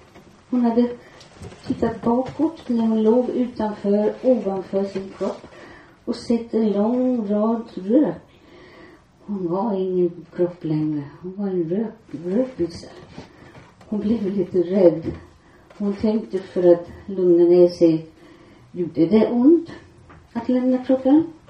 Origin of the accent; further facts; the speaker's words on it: England, United Kingdom; Swedish is a second language; now in Sweden; Och jag är från England